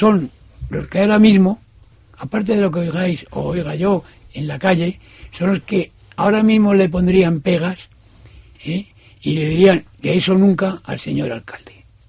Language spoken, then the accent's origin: Spanish; Madrid, Community of Madrid, Spain; Soy de Madrid